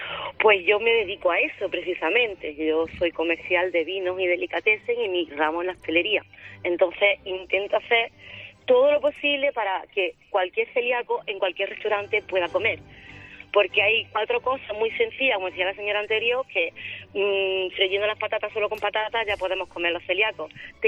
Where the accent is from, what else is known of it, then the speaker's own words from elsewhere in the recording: Granada, Andalusia, Spain; yo soy de Granada